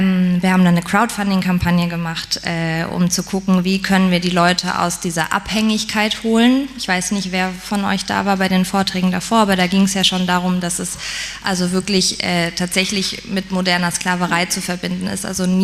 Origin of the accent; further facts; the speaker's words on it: Pforzheim, Baden-Württemberg, Germany; Ich bin in einer Schmuckfamilie groß geworden in Pforzheim